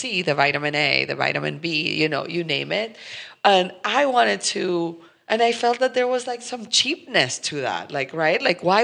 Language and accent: English; Colombia; So, for example, I am from Colombia